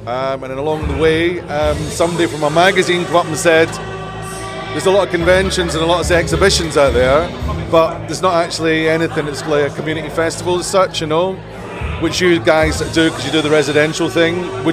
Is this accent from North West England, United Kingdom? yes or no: no; Scotland, United Kingdom; also born or lived in Canada; I'm actually Canadian, believe it or not. I was just brought up in Scotland.